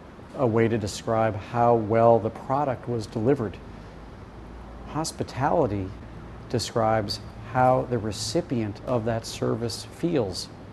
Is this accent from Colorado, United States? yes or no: no; St. Louis, Missouri, United States; My dad's business when I grew up in St. Louis was to design driving tours for Americans throughout the French countryside primarily.